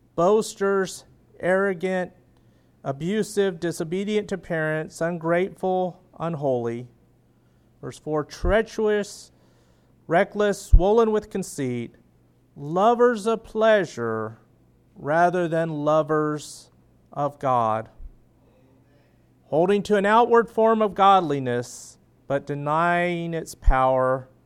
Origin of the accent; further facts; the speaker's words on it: United States; of course I'm rooting for the U.S. being an American